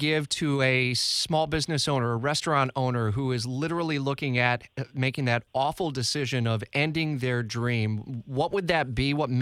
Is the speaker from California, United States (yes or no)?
no; Detroit, Michigan, United States; for example, my hometown of Metro Detroit, where so much is tied to the automotive industry.